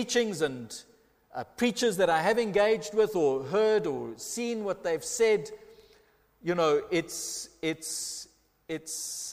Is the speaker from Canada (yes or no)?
no; England, United Kingdom; I'm English in a country where English is the predominant language of exchange.